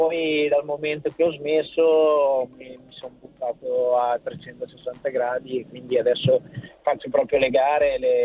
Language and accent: Italian; Ferrara, Emilia-Romagna, Italy; E la mia passione da buon emiliano ferrarese c'è sempre stata nel mondo del trotto